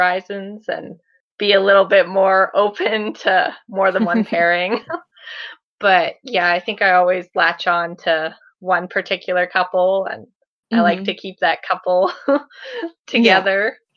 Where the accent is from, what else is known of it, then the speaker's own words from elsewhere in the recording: Canada; I'm from Canada.